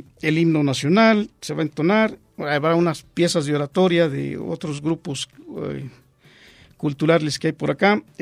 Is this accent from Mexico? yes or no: yes; Mexico; la misión que tenemos como mexicanos